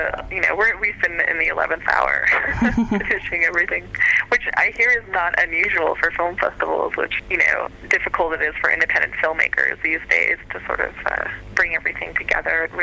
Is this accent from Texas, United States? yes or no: yes; Austin, Texas, United States; I'm from Austin originally.